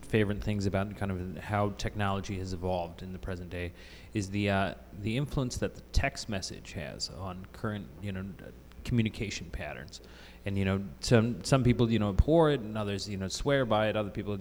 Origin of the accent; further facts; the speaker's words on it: Alaska, United States; And I grew up in Alaska, in a super rural part of Alaska. There were 30,000 people in my town. It was landlocked. You couldn't drive in.